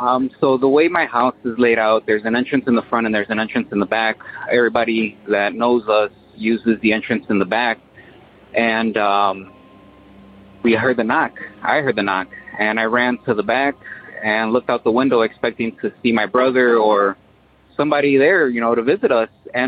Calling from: Waukegan, Illinois, United States; I'm calling from Waukegan, Illinois, Northern Illinois area.

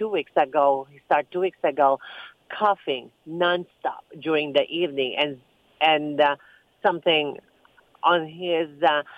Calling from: Los Angeles, California, United States; Los Angeles, California.

